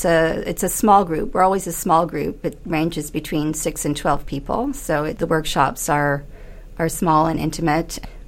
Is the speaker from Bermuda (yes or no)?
yes; Bermuda; now in Canada; I was born and grew up in Bermuda, and I am a Bermudian as well as a Canadian.